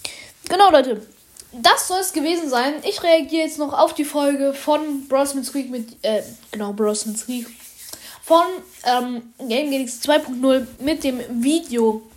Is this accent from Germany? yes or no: yes; Germany; now in Switzerland; Also ich bin eigentlich Deutscher, aber wir wohnen halt in der Schweiz.